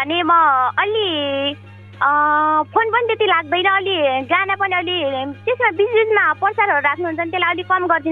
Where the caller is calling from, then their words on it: Sudurpashchim Province, Nepal; सुन्दर सुदूरपश्चिम कैलालीदेखि